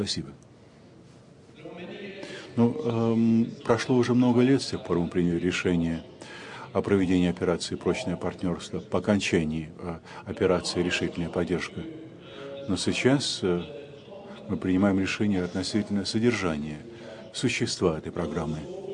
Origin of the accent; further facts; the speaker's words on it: Saint Petersburg, Russia; Здравствуйте, я из России, из Санкт-Петербурга. Вы хорошо знаете этот прекрасный город на северо-западной границе.